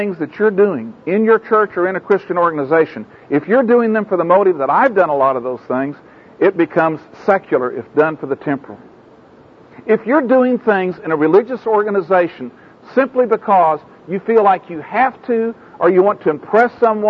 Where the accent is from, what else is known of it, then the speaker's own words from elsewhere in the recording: Oklahoma City, Oklahoma, United States; not because I'm a minister from Oklahoma City, but because I sell Afro-Sheen.